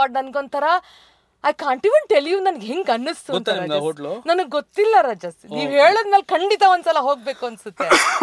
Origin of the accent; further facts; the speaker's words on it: Varthur, Karnataka, India; ನಾನ್ ವರ್ತೂರೋಳು.